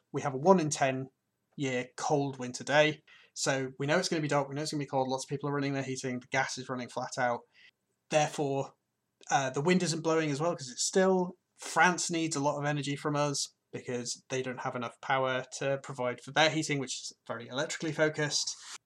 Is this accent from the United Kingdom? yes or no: yes; England, United Kingdom; I guess because I'm English, I'm going to use a war metaphor.